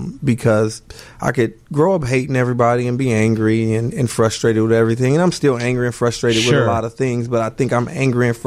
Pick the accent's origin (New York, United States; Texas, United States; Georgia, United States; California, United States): California, United States; Los Angeles; now in Chicago, United States; We're both from California. I grew up in South Central LA. I grew up in a pretty rough environment, drugs, gangs, violence